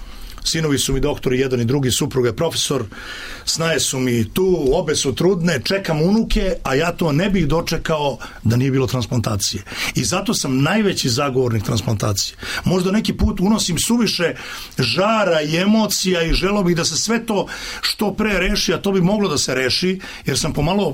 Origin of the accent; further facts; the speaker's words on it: Serbia; Znači, ja sam Srbin pravoslavne vere.